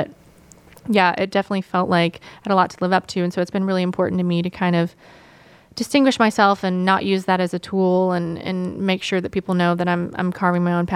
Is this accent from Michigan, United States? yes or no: no; Nashville, Tennessee, United States; I grew up in Nashville, so I know everyone.